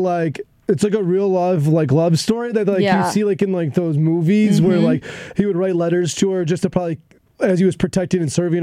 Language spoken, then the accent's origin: English; Chicago, Illinois, United States; And I'm originally from Chicago, so it's a little bit different.